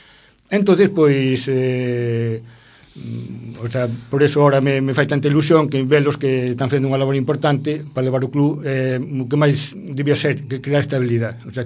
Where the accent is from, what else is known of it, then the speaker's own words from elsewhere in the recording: Mera, Galicia, Spain; pero non, nós somos de Mera